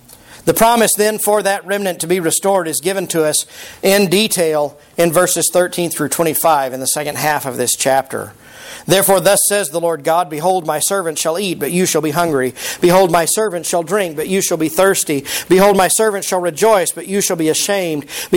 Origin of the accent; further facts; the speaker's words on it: Texas, United States; I say it Sharon because I'm from Texas. If you're in Israel, you say Sharon.